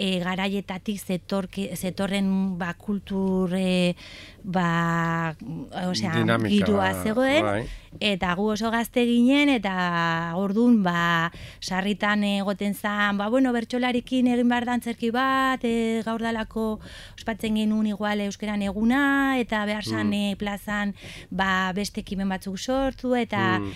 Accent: Basque Country, Spain; Ni berez Gipuzkoarra naiz

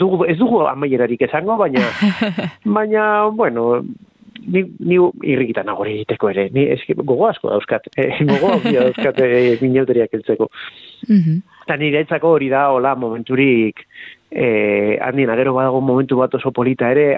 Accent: Bilbao, Basque Country, Spain; Bilbo ni Santutxukoa naiz, Santutxu bada auzo oso populatu bat

